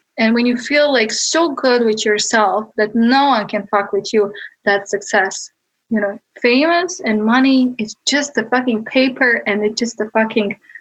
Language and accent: English; Bosnia & Herzegovina; I grew up in Bosnia and I'm part of the Balkans, I'm part of the Europe, I'm part of this continent and part of this world.